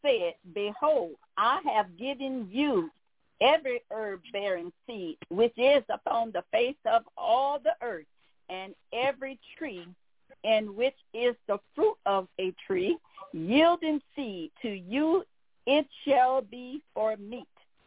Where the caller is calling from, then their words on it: Baton Rouge, Louisiana, United States; Good evening, my brothers and sisters. … I'm calling from Baton Rouge, Louisiana.